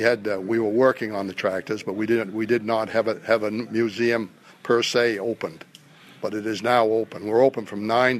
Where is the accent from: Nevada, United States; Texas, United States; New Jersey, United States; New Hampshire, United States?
New Hampshire, United States; Meredith; I'm originally from New Hampshire. I was born and brought up in a little town called Meredith, which is where they filmed the movie on Golden Pond.